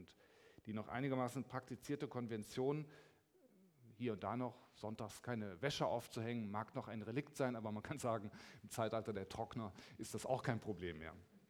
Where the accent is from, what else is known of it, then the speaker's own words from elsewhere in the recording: Cologne, North Rhine-Westphalia, Germany; Sie wissen, ich bin Kölner, aber ich bin auch gerne in Hamburg.